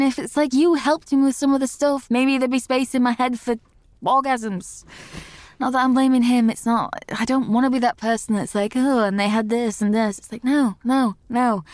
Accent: Yorkshire and the Humber, United Kingdom; I sound like I was born in Yorkshire. I am from Yorkshire.

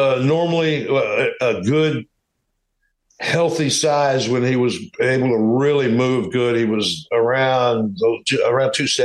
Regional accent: Midwest, United States; but Pop, we're from the Midwest, you know

